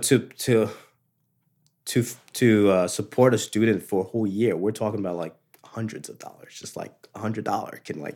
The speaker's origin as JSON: {"language": "English", "country": "Haiti", "tie": "born or raised there", "said": "I went to school in La Plaine, which is near La Salle. I went to school outside of that community, but, you know, I grew up in Haiti."}